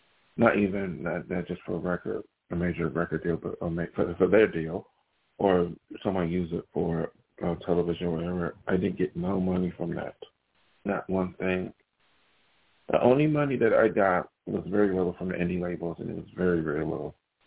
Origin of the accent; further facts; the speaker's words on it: Buffalo, New York, United States; if you're in a small town like me, I came from Buffalo, and I'm in the same state of New York